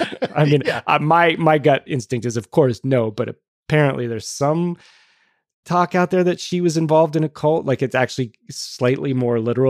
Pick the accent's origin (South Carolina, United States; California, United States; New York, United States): California, United States; I'm from Southern California and we have these mid-century public schools that are the red brick